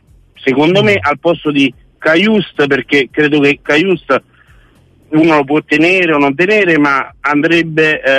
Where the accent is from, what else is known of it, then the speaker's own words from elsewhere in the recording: Formia, Lazio, Italy; now in Switzerland; Vivo attualmente in Svizzera, ma sono in vacanza nella mia città natale a Formia.